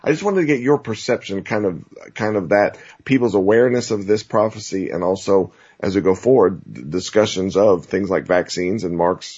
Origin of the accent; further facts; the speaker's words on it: the South, United States; I grew up in the South, so that's probably one of the reasons people seem to be much more religious there in a certain way.